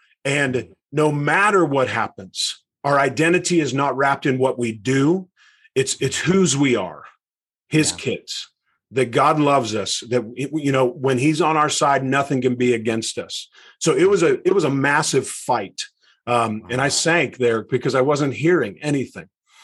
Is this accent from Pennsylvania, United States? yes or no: yes; Pittsburgh, Pennsylvania, United States; growing up in Pittsburgh my whole life, I'm like, either way, this is going to be awesome because I get to have lunch with Coach Tomlin. Are you kidding me? A kid who grew up in Beaver County.